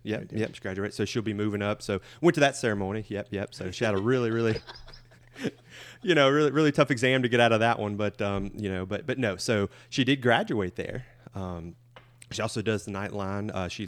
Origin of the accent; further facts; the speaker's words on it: Moss Bluff, Louisiana, United States; also born or lived in Lake Charles; I am a commercial banker for JD Bank in Lake Charles, Louisiana. I'm from the Southwest Louisiana area. Was born in Lake Charles, was raised in Moss Bluff. Parents, grandparents still live there.